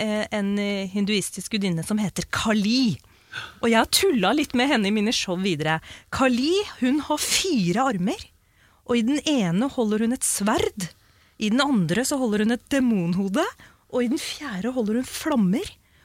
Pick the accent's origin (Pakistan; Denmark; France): Pakistan; Jeg er jo pakistaner, og vi var jo indre før. Før imperialismen, så var vi jo hinduer hele gjengen.